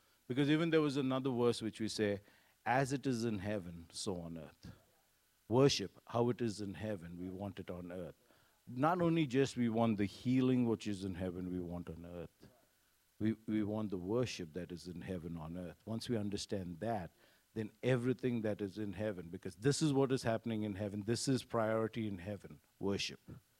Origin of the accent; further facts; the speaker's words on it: India; now in United States; I came from India and I went to a football game in Oklahoma.